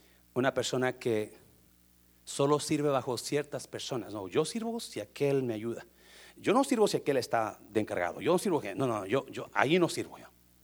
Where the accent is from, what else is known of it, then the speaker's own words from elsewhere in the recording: Monterrey, Nuevo León, Mexico; Yo soy de Monterrey, que por si no sabían.